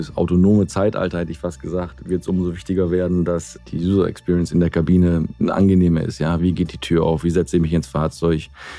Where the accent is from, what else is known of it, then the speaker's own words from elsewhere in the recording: Berlin, Germany; Nee, ich bin ja Berliner.